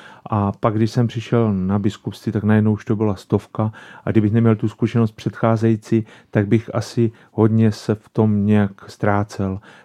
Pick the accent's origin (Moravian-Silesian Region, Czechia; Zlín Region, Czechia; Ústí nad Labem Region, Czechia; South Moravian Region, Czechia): Zlín Region, Czechia; Strání; se snažím vyjít na naši horu, která je nad mou rodnou obcí Strání, a je to Velká Javořina v Bílých Karpatech.